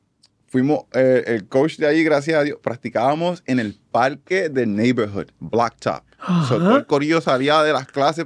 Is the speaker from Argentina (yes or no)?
no; Puerto Rico; Yo vengo de Puerto Rico